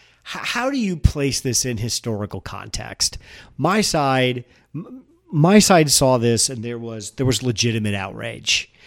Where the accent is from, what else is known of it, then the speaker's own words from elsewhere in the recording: United States; That just, as an American, that just makes me sad.